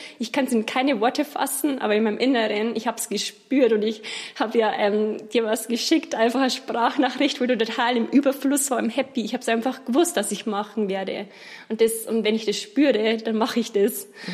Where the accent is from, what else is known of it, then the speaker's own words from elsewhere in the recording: Bavaria, Germany; Genau, also ich komme aus dem Landkreis Eichstätt, also Nähe Ingolstadt.